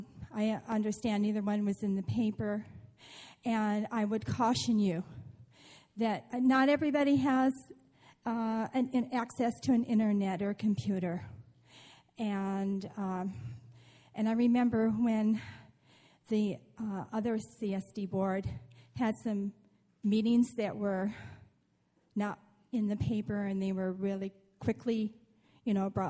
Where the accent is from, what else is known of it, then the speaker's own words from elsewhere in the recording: Cuesta by the Sea, California, United States; Good evening. … from Cuesta by the Sea.